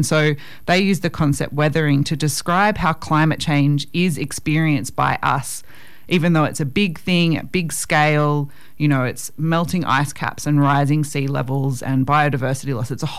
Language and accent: English; Wollongong, New South Wales, Australia; It was actually extremely coastal. My childhood home was 50 metres from the beach, but also about a kilometre downwind of the steelworks and coal loader.